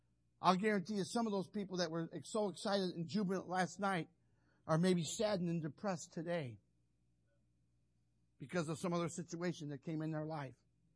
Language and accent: English; Toledo, Ohio, United States; I grew up in Toledo.